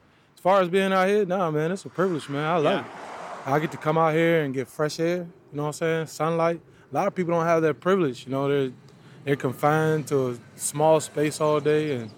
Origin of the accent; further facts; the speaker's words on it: Virginia, United States; See, I'm from Albemarle County, so sometimes it depends on the area we're in.